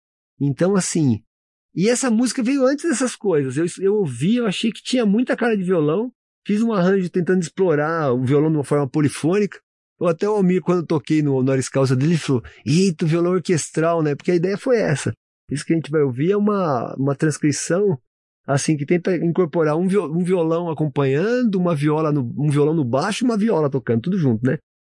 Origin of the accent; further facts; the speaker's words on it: Osasco, São Paulo, Brazil; eu era adolescente, assim, cantando em coro de conservatório lá em São Paulo, em Osasco, né? Sou de Osasco.